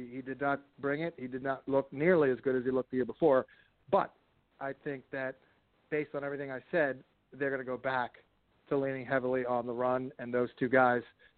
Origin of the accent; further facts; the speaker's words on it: New Jersey, United States; He happened to buy a house in my hometown in New Jersey